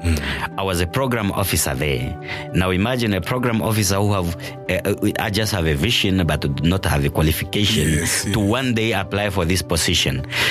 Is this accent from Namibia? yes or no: yes; north, Namibia; born or raised there; also born or lived in Windhoek